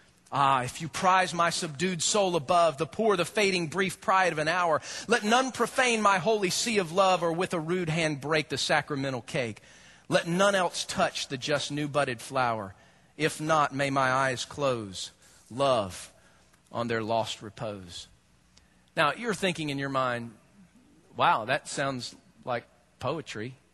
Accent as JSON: {"language": "English", "region": "Georgia", "country": "United States", "said": "Hey, I know exactly where I-85 is. I'm from Georgia, so I get it"}